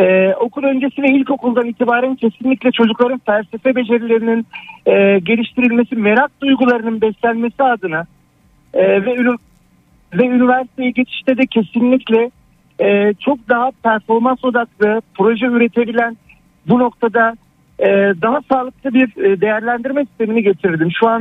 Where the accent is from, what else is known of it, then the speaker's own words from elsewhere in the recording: Hatay, Turkey; Yani şöyle, ben Hataylıyım. Bir memleketime gitmeyi düşünüyorum.